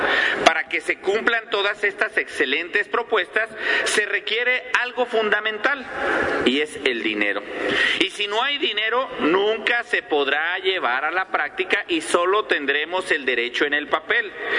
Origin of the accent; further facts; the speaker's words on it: Mexico; también nos toca a nosotros como mexicanos poder atenderlo